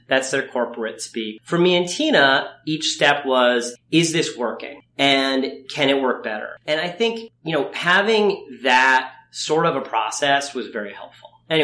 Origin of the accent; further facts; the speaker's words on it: Ithaca, New York, United States; I was an actor as a kid. I grew up in Ithaca, New York. There's a great theater there called the Hangar Theater.